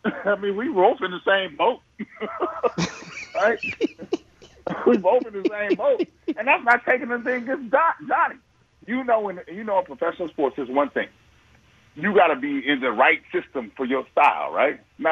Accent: Cleveland, Ohio, United States; I'm from Cleveland. So LeBron is right down the road. I broadcast for the Cavaliers, right?

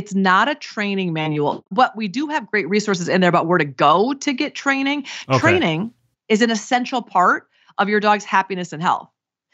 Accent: Iowa, United States; So I grew up in Iowa. My mom was still in Iowa.

